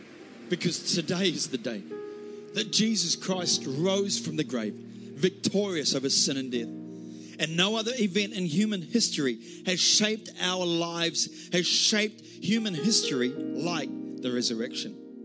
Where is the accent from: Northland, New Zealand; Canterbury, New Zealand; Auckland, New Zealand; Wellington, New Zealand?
Wellington, New Zealand; When I was growing up in Wellington, New Zealand, we'd go to a place called the Hutt River.